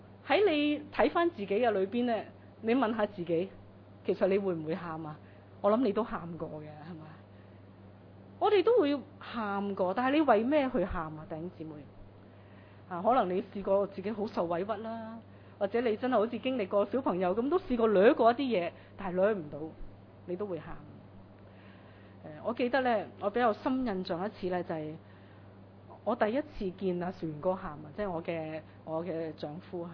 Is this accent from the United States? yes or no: no; China; 我們中國人呢有些說話呢都挺誤導